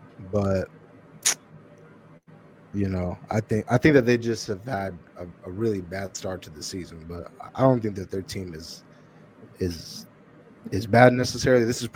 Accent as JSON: {"language": "English", "country": "United States", "said": "But as an American fan, as someone who is American, I feel like this is definitely our best era of football"}